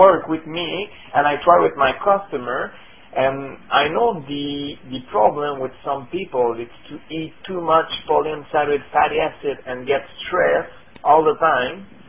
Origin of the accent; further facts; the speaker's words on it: Montreal, Quebec, Canada; English is a second language; I'm from Montreal. I'm glad to speak to you today.